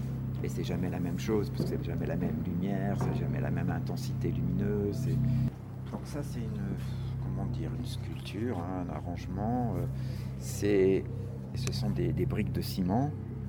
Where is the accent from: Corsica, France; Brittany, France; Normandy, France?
Corsica, France; moi, en tant que Corse, j'ai retrouvé le soleil, la mer, le farniente ou la dolce vita